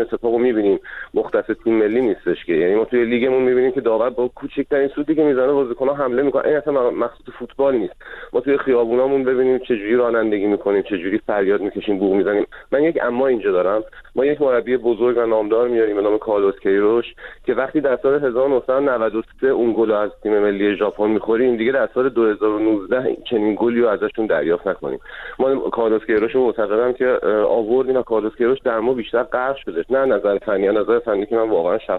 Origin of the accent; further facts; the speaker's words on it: Iran; ببینید من ایرانی هستم، خیلی به ایرانی بودنم خوشحالم،